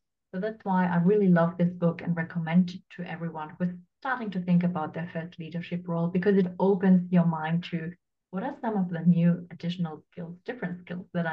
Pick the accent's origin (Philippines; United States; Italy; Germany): Germany; So my parents decided to move to Germany when I was a child. And so I grew up here in Germany. My parents didn't speak German, I didn't speak German. And we basically started a new life here in Germany.